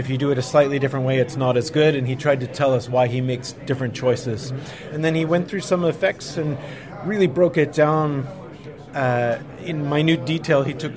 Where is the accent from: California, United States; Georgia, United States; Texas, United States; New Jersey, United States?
Georgia, United States; Atlanta; because I'm from Atlanta and it's a 6-hour difference